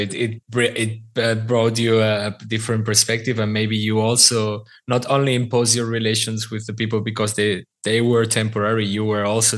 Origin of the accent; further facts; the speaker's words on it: Barcelona, Catalonia, Spain; English is a second language; now in Athens, Greece; still feel myself as, I recognize myself as Catalan or from Barcelona or whatever. I would never say I'm from Athens.